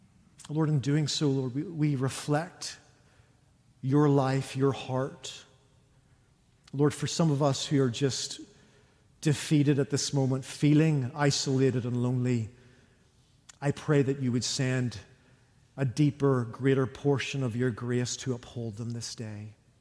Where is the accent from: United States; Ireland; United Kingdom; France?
Ireland; this triple degree heat is killing me as an Irishman.